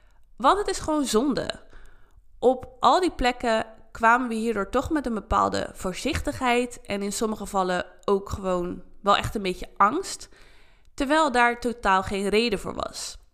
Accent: Netherlands; born there; Dat ik echt heel dankbaar ben voor waar ik vandaan kom en de kansen die ik heb en die ik heb gehad omdat ik in Nederland ben geboren.

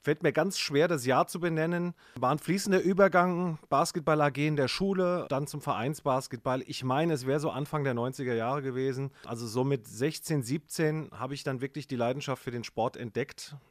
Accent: Alzey, Rhineland-Palatinate, Germany; Ich komme aus Alzey, eine Kleinstadt

